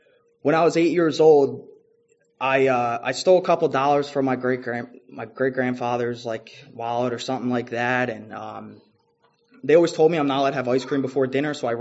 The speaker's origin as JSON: {"language": "English", "town": "Philadelphia", "region": "Pennsylvania", "country": "United States", "tie": "born or raised there", "said": "I grew up in Roxborough, Manayunk area. And, I was 8 years old. I'm living in my great-grandparents' house."}